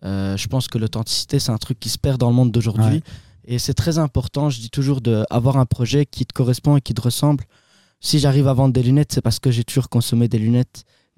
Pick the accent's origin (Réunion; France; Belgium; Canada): Belgium; born there; Alors, moi, je vais sur mes 27 ans, je suis égyptien, du coup d'origine, mais je suis né ici.